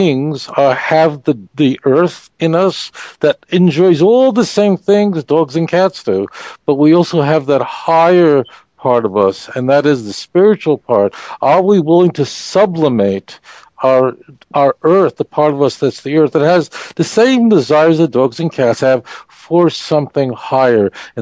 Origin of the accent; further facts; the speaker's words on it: Brooklyn, New York, United States; Brooklyn, New York. My hometown. It's hard to tell from my British accent, but it's true.